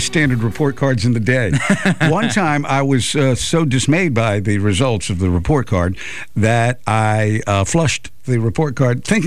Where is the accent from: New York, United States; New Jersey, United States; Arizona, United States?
New Jersey, United States; also born or lived in Columbus, Georgia; But anyway, moved here from Columbus, Georgia, been in radio, went to the University of Georgia. I grew up actually in New Jersey.